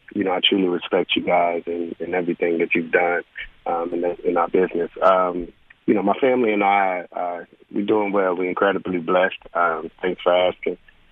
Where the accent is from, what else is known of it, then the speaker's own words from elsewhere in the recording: Raleigh, North Carolina, United States; In 2005, I was a high school basketball coach at Sanderson High School in my hometown, Raleigh, North Carolina.